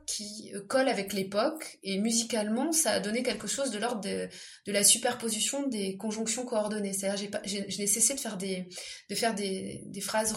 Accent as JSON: {"language": "French", "region": "Southwest France", "country": "France", "said": "comme je viens du sud-ouest de la France, j'avais en tête un parler régional"}